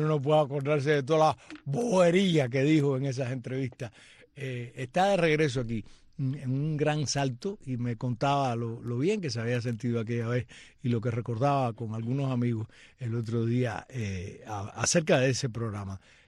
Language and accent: Spanish; Cuba; La primera vez que yo estuve en México, que salí de Cuba por primera vez